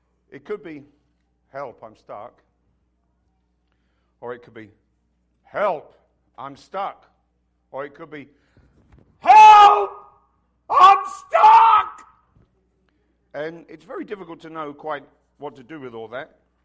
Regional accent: United Kingdom; maybe because I'm British and we're not that good at panicking.

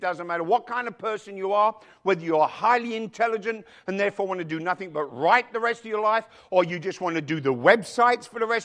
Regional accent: England, United Kingdom; Les and I have had lots of fights because I'm English and he's Australian.

